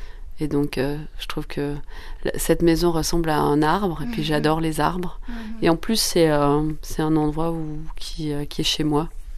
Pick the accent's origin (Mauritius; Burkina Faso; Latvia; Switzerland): Switzerland; Sierre, Valais; J'ai grandi à Sierre, donc on est très quand même assez régionaux par ici.